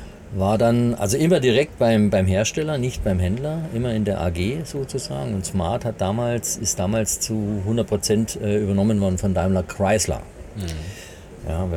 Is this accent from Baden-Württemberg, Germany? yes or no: yes; Stuttgart, Baden-Württemberg, Germany; born there; also born or lived in Bavaria; Weil ich bin gebürtiger Stuttgarter Schwabe, also ich kann auch Schwäbisch schwätzen.